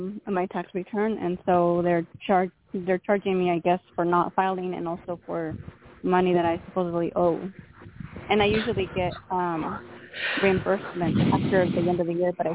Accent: California, United States; I'm from California

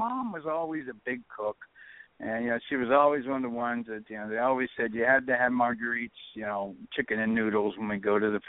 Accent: Ohio, United States; I'm an Irishman from Ohio

